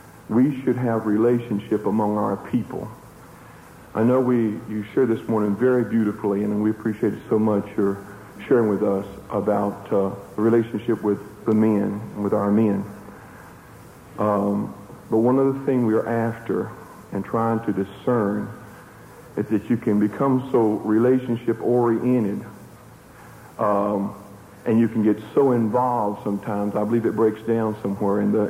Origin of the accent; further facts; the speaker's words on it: Tallahassee, Florida, United States; from Tallahassee, Florida.